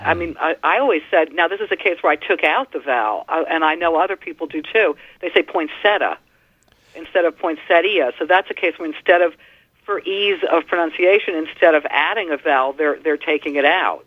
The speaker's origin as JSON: {"language": "English", "country": "United States", "said": "I think I would still say schedule in England because I'm American."}